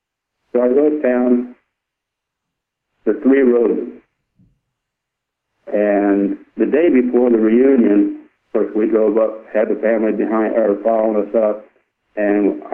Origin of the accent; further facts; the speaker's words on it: Richmond, Indiana, United States; the reunion in Richmond, Indiana, my hometown, covered by CBS.